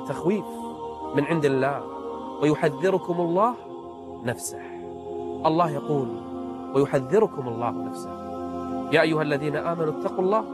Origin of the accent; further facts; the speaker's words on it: Kuwait; وزير الداخليه عندنا بالكويت